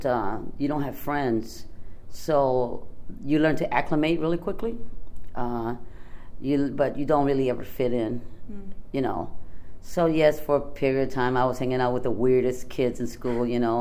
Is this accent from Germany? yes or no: yes; Germany; now in United States; So then we got sent to Germany. I could have grown up in Hawaii, but instead I grew up in Germany. Then we came back to the States. I think we might have went back to Germany, went back to the States.